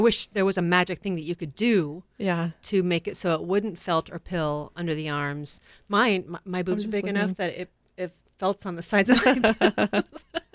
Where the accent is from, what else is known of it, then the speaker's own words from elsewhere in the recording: Kodiak Island, Alaska, United States; Yes, there was the big earthquakes in Alaska, and my family, I'm from Kodiak Island, which has a problem with tsunamis after big earthquakes.